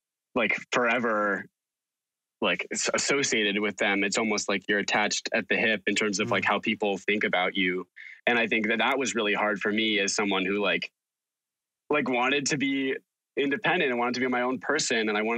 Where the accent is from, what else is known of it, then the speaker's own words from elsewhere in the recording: Massachusetts, United States; I was, we grew up in Western Massachusetts.